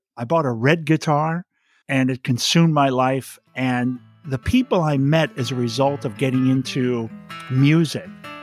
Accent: Wilmette, Illinois, United States; I was born in Chicago, actually a suburb of Chicago called Wilmette, and really, you know, a fortunate kid.

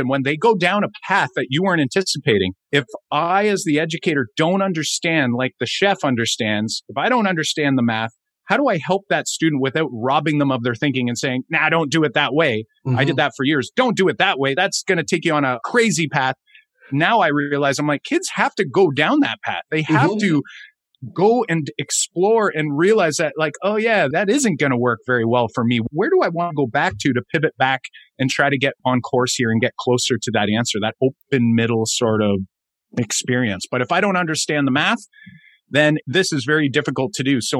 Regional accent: Canada; we're from Canada

